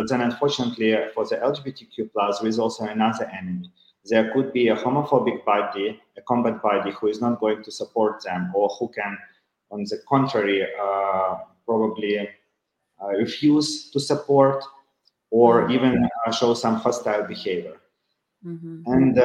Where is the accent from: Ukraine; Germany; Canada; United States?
Ukraine; English is a second language; now in Geneva, Switzerland; as you introduced me. So I'm Ukrainian. I was born and raised in Ukraine. Now I'm living for over 10 years in Geneva, Switzerland. I live with my husband and my son